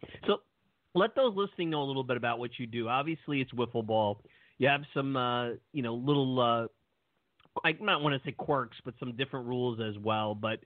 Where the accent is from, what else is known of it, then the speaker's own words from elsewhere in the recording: Brooklyn, New York, United States; You know, I grew up in Brooklyn. We used to you'd have to stop for the cars going down the block.